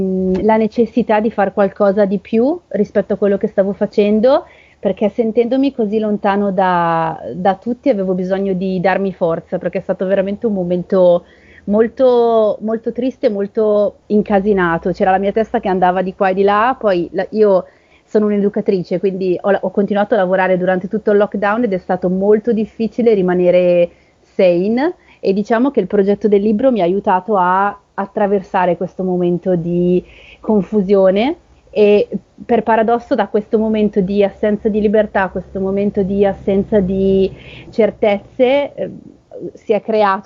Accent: Bergamo, Lombardy, Italy; Perché io sono di Bergamo

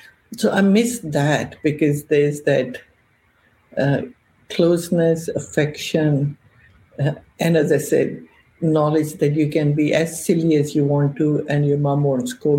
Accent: Pakistan; when I was growing up in Pakistan

